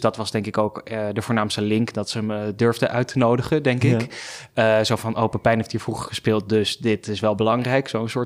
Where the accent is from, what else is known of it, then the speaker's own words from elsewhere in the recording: Amsterdam, North Holland, Netherlands; born there; Ik ben 26 jaar, geboren in Amsterdam. Woon ook in Amsterdam. Geboren in het westen van de stad. Ik woon nu in het oosten van de stad.